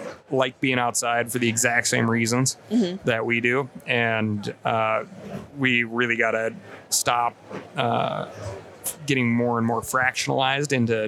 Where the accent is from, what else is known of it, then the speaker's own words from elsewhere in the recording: Montana, United States; I remind people in my home state of Montana